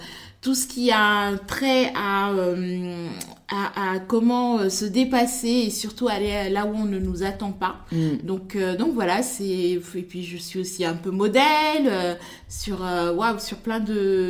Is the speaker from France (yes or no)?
no; Senegal; also born or lived in Congo; je suis née et j'ai grandi au Sénégal, j'ai vécu aussi un peu au Congo, parce que ma maman travaillait aux Nations Unies, donc elle voyageait beaucoup, et du coup, à un moment, on s'est installé au Congo.